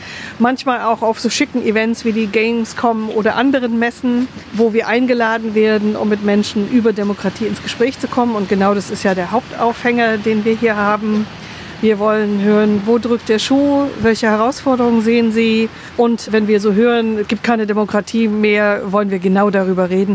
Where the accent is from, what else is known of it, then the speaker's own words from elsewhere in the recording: East Germany, Germany; Ich bin ein Wendekind. Ich bin im Osten groß geworden. Ich habe die Wende erlebt.